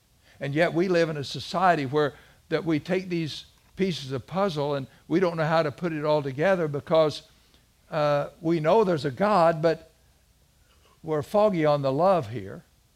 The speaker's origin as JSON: {"language": "English", "region": "Missouri", "country": "United States", "tie": "born or raised there", "said": "You know, I grew up in South Missouri, you know that. And I mean, we were down in the hills."}